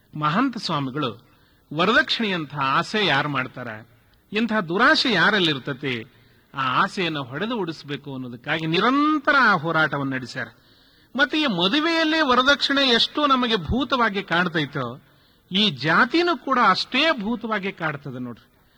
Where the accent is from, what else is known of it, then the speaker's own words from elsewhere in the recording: Karnataka, India; ಅದೇ ನಿಮ್ಮ ಅಲ್ಲಿ ವರವಿ ಹತ್ರನೇ ನಮ್ಮ ಊರು.